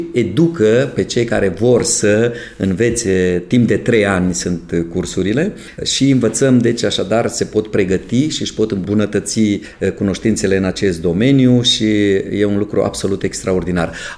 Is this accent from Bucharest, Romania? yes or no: no; Căianu Mic, Bistrița-Năsăud, Romania; s-a născut chiar în satul meu, la Căianu Mic